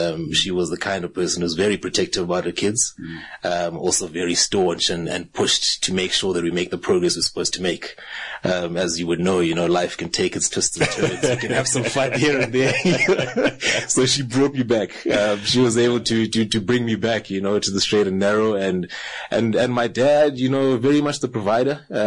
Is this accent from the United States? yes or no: no; King William's Town, Eastern Cape, South Africa; So I was born and raised in the Eastern Cape, in a small town called King Williamstown, which is what is formerly known as the Siskei, in the Eastern Cape.